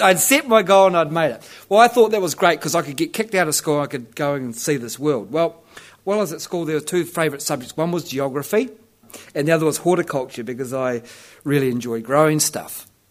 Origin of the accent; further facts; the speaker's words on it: Nelson, New Zealand; also born or lived in Wairua; I'm from Nelson originally, and actually, I was born in the army, and Dad was in the army in Wairua, and we came down here when I was seven, and I was one of those military kids, and came to Nelson, grew up here when I was about six.